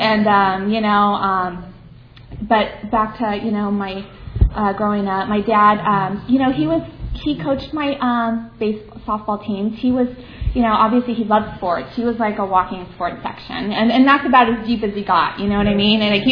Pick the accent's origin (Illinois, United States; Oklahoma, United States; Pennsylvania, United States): Illinois, United States; Chicago; born there; I was born in Chicago, Illinois. And, you know, I'm the oldest of three children.